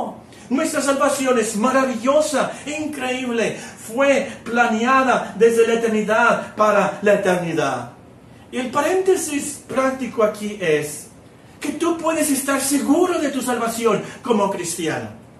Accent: Mexico; Cuando menos yo soy mexicano.

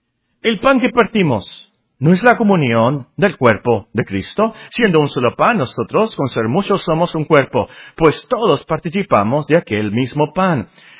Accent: Mexico; Tenemos como mexicanos que decir amén a eso.

